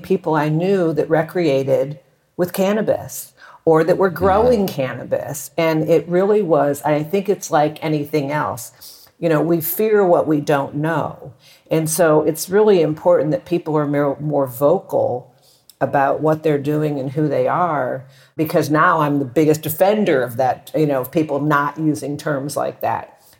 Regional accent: Texas, United States; You know, I grew up in Texas, and you know, I was a teenager in the early mid 70s

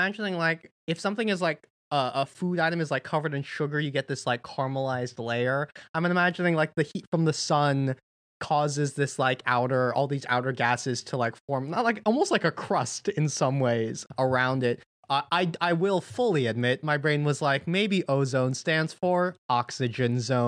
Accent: United States; Again, as an American, know basically nothing.

